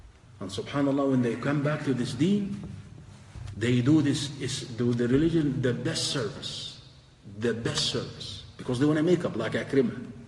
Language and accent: English; Egypt; I'm originally from Egypt, if you may not know. I used to live in the countryside